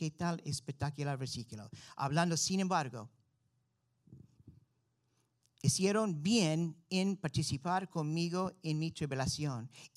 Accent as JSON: {"language": "Spanish", "region": "Florida", "country": "United States", "also_born_or_lived": "Peru", "second_language": "Spanish", "said": "Para mí, para regresar aquí en Melbourne, yo soy de Brevard County. Para mí, aquí, yo necesito acostumbrarme de nuevo. Yo soy más peruano que gringo."}